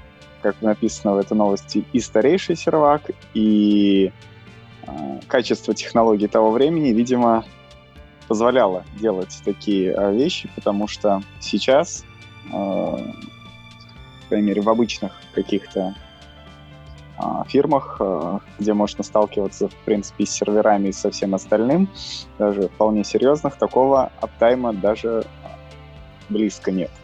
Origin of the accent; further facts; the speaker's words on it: Saratov, Saratov Oblast, Russia; я из Саратова.